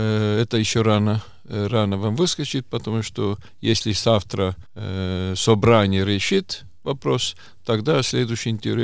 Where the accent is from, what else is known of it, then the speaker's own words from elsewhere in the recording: Tartu, Tartu County, Estonia; И если я смотрю на Тарту, откуда я родом, Тарту 3800.